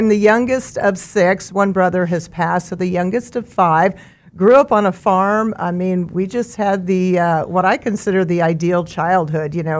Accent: Mulvane, Kansas, United States; I grew up in Mulvane on a farm.

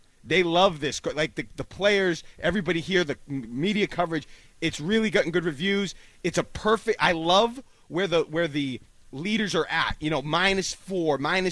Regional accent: Boston, Massachusetts, United States; a stacked leaderboard here in my hometown, you know, our hometown in Boston.

